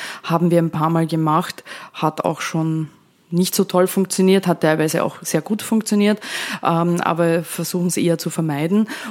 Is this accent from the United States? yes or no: no; Vorarlberg, Austria; Ich komme ja aus Vorarlberg. Habt eine gewisse Affinität zu meinem Bundesland noch immer, also ein bisschen nationalistische Gefühle auch für Vorarlberg, ja leicht.